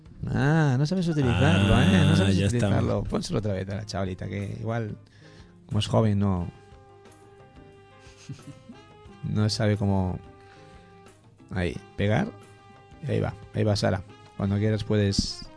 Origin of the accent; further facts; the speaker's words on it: Andalusia, Spain; Bueno, yo soy andaluz y no tengo ni idea de sevillana, ya te lo digo.